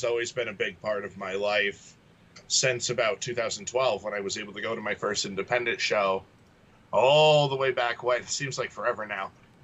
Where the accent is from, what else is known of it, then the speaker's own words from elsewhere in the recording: Potsdam, New York, United States; a lot of people don't realize is my hometown is actually Potsdam, New York, which is 9.5 hours north of the H2O Center.